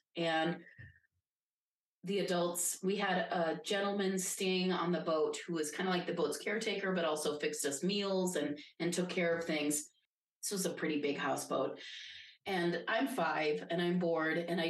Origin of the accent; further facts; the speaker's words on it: Midwest, United States; well, it's because I grew up in the Midwest and I like nachos and hot dogs.